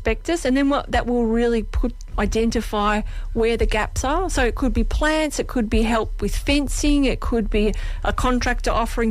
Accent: Ascot Vale, Victoria, Australia; now in Croydon, Australia; Well, I grew up in Ascot Vale, and I moved out to, I know, right in the inner city, and I moved out to Croydon about 30 years ago

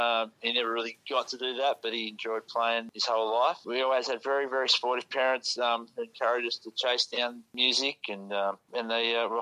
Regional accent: Australia; And there's nothing like being Australian, mate.

